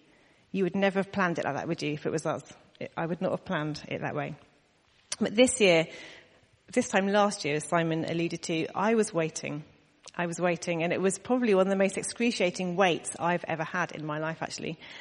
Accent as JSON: {"language": "English", "town": "Barnstaple", "region": "South West England", "country": "United Kingdom", "tie": "born or raised there", "also_born_or_lived": "Bognor Regis / Brighton / Birmingham / Bristol", "said": "No. I'm a Devon girl, but I have lived in various other places, all beginning with B. Born in Barnstable, North Devon. Lived in Bognor Regis, moved to Brighton, Birmingham, and Bristol."}